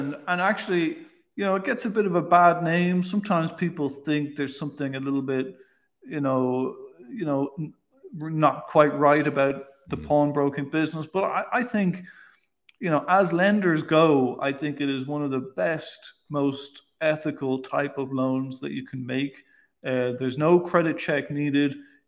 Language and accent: English; Ireland; I mean, you know, being Irish myself, I've been, you know, I'm a huge fan of Iron Brew.